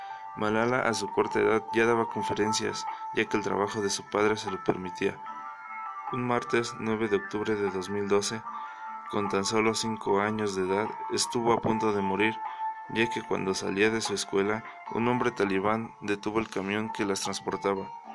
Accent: Mexico; nosotros como mexicanos somos afortunados

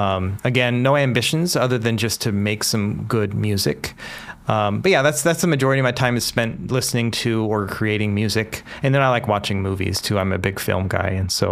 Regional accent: Seattle, Washington, United States; so I'm originally from the Seattle area, right? And I grew up, in Seattle area

